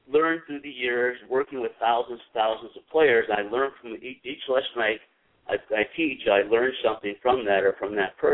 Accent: Detroit, Michigan, United States; moved away as an adult; Well, I'm from Detroit, the east side of Detroit, and you didn't run around with little white shorts in my neighborhood. So I moved to Florida in my early 20s

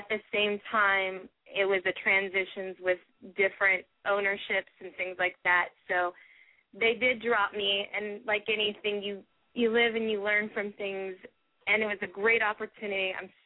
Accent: California, United States; now in Orlando, United States; I'm originally from California, and I reside in Orlando, Florida now.

